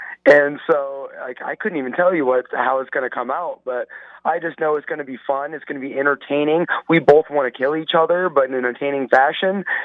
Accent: United States; being an American fighter, my own country does not get behind their fighters as strongly as like Ireland and Russia and England.

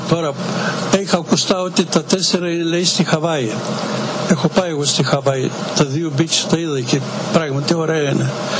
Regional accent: Greece; now in United States; βγήκα συνταξιούχος και ερχόμαστε 3 μήνες εδώ, 3 μήνες στο Μασατσούσετ και 6 μήνες στην Ελλάδα, στο χωριό μου.

